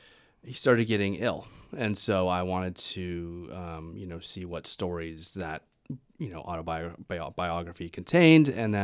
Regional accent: Reno, Nevada, United States; also born or lived in San Francisco; I grew up in Reno, Nevada. It's high desert. You're sort of 4 hours away from the ocean.

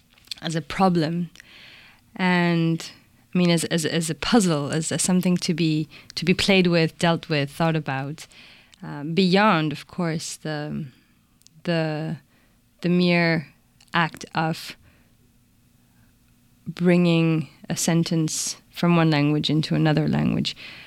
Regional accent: Mexico City, Mexico; first language Spanish; English is a second language; to inhabit my mother tongue, to make it really my mother tongue, but also at the same time to inhabit Mexico City in a deeper way, because I had never really lived in my own city. So it had to be written in Spanish

